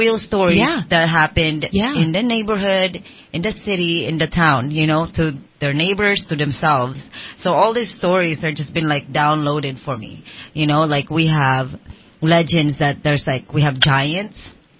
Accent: Philippines; my story is interesting because I came from Philippines, and over there it's like it's not, yeah, it's folklores

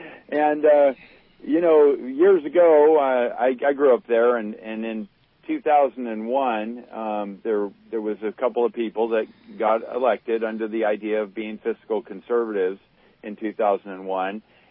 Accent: Rough and Ready, California, United States; And I'm from Rough and Ready, California.

